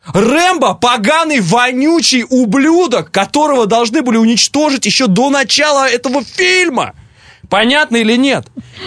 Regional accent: Russia; когда я приезжал в Америку и говорил, я из России

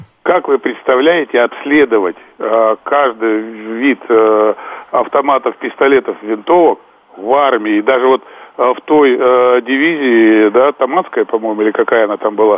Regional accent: Kazakhstan; Да, я горжусь, что я казах.

